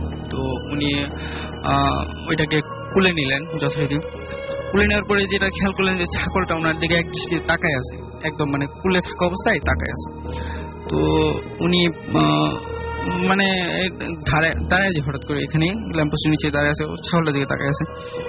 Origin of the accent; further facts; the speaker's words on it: Jigatala, Dhaka Division, Bangladesh; জিগাতলা থেকে এসেছি।